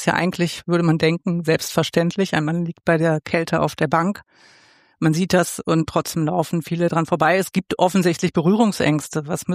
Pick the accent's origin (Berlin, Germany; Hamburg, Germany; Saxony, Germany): Hamburg, Germany; das ich als Hamburgerin natürlich schon ganz gut kenne.